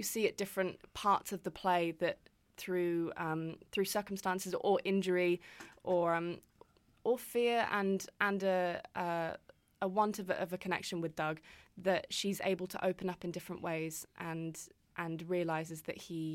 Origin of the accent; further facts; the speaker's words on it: England, United Kingdom; I'm from England.